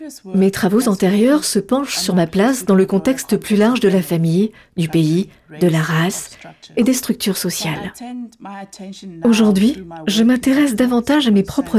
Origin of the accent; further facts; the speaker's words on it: South Africa; now in Johannesburg, South Africa; Je viens d'Afrique du Sud et je vis à Johannesburg.